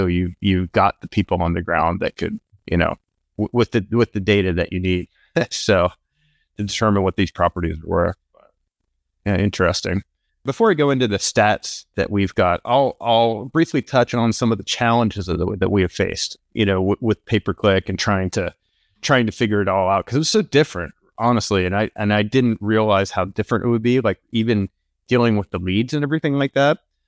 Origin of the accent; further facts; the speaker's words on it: Pennsylvania, United States; moved away as an adult; now in California, United States; It's a strange thing, but I'm from Pennsylvania, and after college, I moved out to California